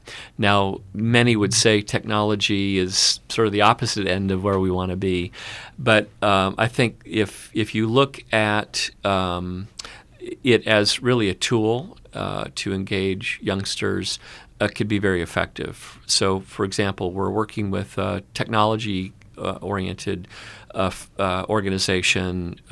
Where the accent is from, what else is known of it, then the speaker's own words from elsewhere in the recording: Tucson, Arizona, United States; I grew up in Tucson, and very fortunate to grow up in an area of Tucson that was pretty wild. We were sort of on the edge of town at that time